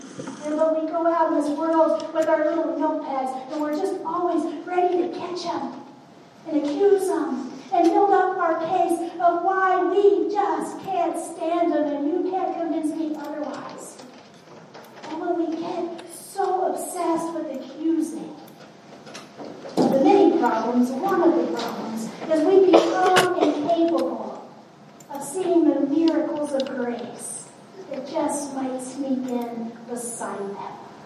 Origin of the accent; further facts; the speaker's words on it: Texas, United States; I'm a Texan. You know this. And as a Texan, it is my natural born duty to like any Texas college better than I like the University of Oklahoma.